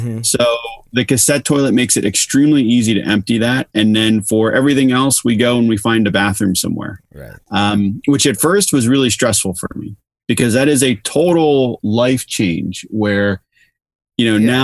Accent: Los Angeles, California, United States; I would say, Los Angeles, people who, like myself, I grew up in Los Angeles.

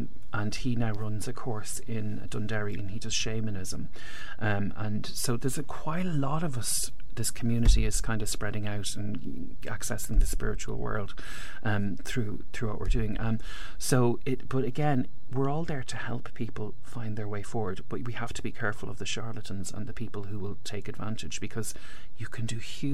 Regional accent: Ireland; particularly for us as Irish people

